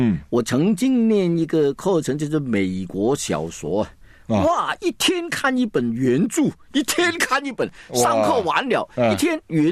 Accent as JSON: {"language": "Chinese", "region": "Guangdong", "country": "China", "said": "这个我们广东人讲是水过鸭背，就是一听就忘了"}